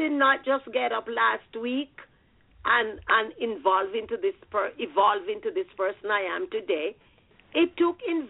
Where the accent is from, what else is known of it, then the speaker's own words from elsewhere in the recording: Jamaica; I grew up poor in Jamaica.